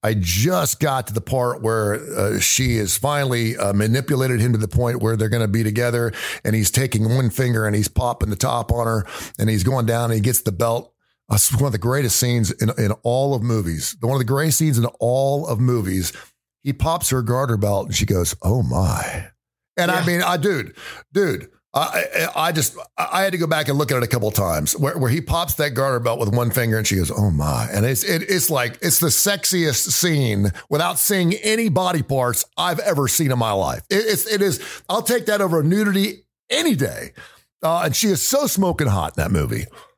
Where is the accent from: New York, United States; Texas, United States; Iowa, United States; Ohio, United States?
Ohio, United States; Cincinnati; Of course, the first thing everyone knew I was from Cincinnati.